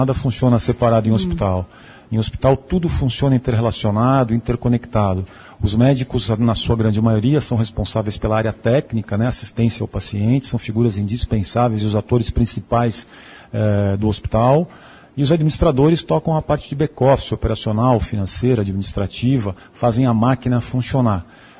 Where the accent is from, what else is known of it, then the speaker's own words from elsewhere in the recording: São Paulo, Brazil; Eu sou de São Paulo e fui contratado para assumir não só o planejamento, a implantação do projeto